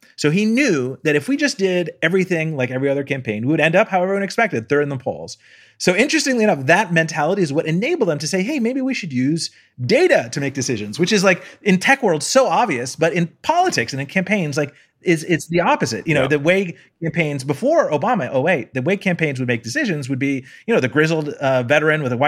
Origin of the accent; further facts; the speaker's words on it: Palo Alto, California, United States; Yeah, I'm from Palo Alto. So I grew up in the Bay Area and was surrounded by tech.